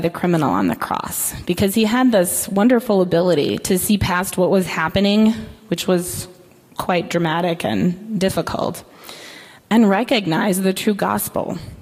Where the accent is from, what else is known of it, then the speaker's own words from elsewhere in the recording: United States; But personally, as an American, I still have a bit of a chip on my shoulder about the whole King George thing.